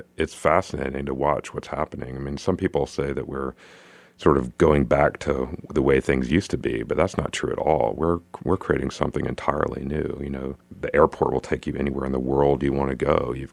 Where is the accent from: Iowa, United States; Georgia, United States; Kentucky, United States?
Georgia, United States; Chamblee; My parents moved to Chamblee from Louisiana to take advantage of the booming economy that was being built in the 1970s